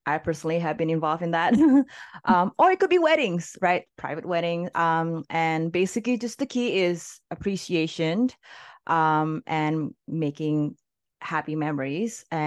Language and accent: English; Canada; from Canada.